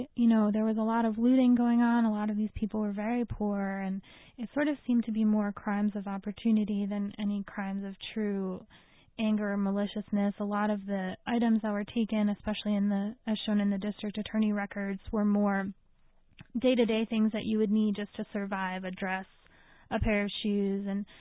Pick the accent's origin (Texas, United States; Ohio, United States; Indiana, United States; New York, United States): New York, United States; I grew up outside of New York, and my dad was really active in the Offaly County Association and always brought us to events as children